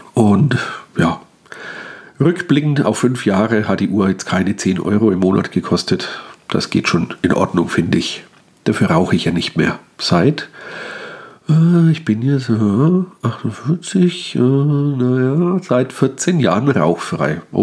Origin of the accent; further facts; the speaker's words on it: Bavaria, Germany; Ich stamme ursprünglich aus Mittelfranken, bin, wie das so ist, der Liebe wegen nach Unterfranken verschleppt worden. Ja, aufgrund meiner mittelfränkischen Herkunft liegt es wohl, dass ich so gänzlich dialektfrei spreche.